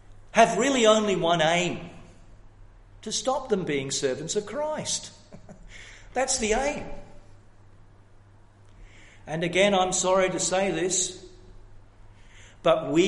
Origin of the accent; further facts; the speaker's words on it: Scotland, United Kingdom; the churches I grew up in Scotland